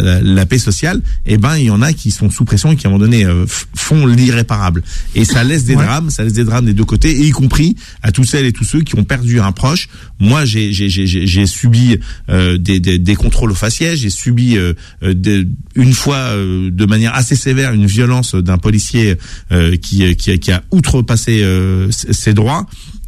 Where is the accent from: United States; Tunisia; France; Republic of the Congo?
Republic of the Congo; Brazzaville; Moi, je viens de Brazza, j'ai passé 25 piges fermes là-bas.